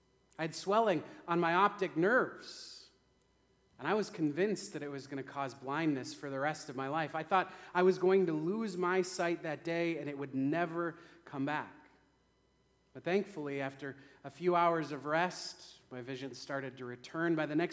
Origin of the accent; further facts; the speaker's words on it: Minot, North Dakota, United States; It happened while I was the youth director at the church I grew up in Minot.